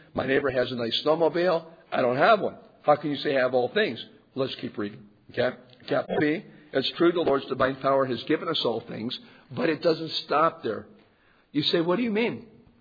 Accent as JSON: {"language": "English", "region": "South Carolina", "country": "United States", "said": "I'm from South Carolina. We don't have those."}